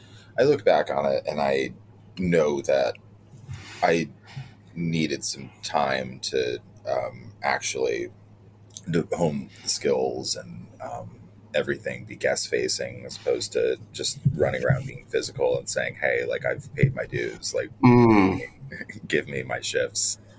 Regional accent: Elmira, New York, United States; I think I had like in my head too, growing up in Elmira, one of my friends had a bottle of absinthe his dad might have made.

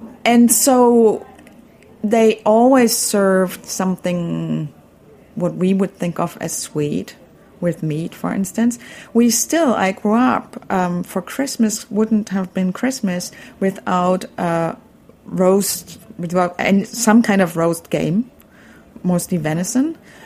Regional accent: Berlin, Germany; English is a second language; I grew up in Berlin.

